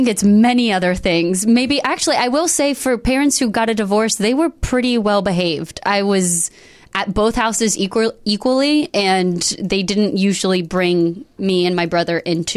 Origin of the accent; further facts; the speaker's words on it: Cincinnati, Ohio, United States; I grew up in Cincinnati, Ohio.